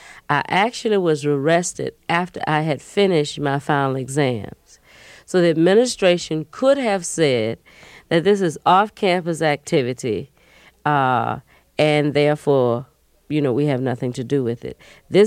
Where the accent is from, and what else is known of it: Albany, Georgia, United States; born or raised there